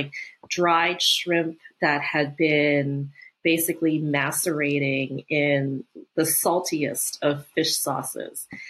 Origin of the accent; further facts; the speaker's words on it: East Coast, United States; For me, I was just like this, you know, this kid just growing up in America. Grew up on the East Coast, and there weren't really a lot of other Thai people or Asian people around.